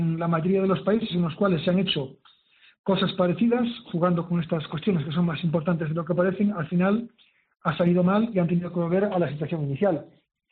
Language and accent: Spanish; Galicia, Spain; Yo que soy de la Costa da Morte en Galicia